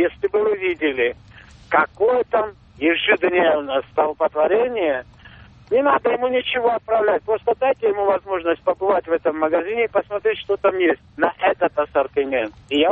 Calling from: United States; Я с Америки звоню.

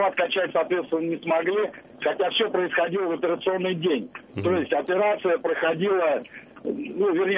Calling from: Ufa, Bashkortostan, Russia; я из Уфы, дальнобойщик.

